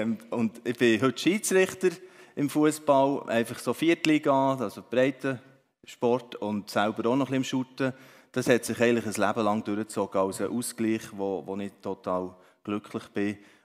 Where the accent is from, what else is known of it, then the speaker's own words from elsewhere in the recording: Bern, Switzerland; Also ich bin im Emmental aufgewachsen, in einem kleinen Bauerndorf und an einem Ort, wo sehr so eben noch beschaulich war, in einer Familie, wo Gott praktisch keine Rolle gespielt hat. Das ist im Oberaargau, genau, also der Grenze zu Oberaargau